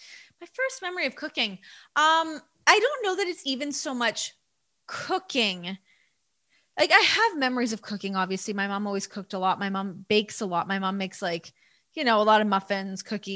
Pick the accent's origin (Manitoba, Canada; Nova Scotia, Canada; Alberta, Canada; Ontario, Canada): Ontario, Canada; Toronto; growing up in Toronto, I feel like I was so lucky with that because it is such a diverse, multicultural city